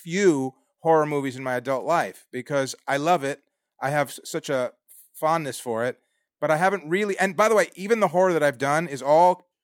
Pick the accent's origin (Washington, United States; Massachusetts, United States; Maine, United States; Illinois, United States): Illinois, United States; Chicago; I grew up in Chicago.